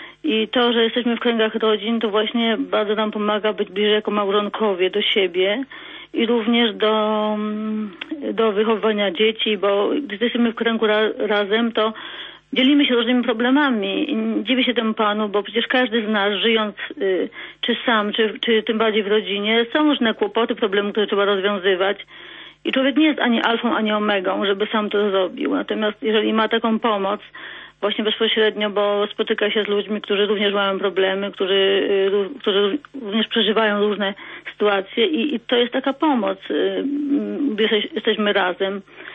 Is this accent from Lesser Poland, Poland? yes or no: yes; Kraków, Lesser Poland, Poland; Ja w ogóle pochodzę z Nowej Huty i z tego kościoła właśnie Arka Pana.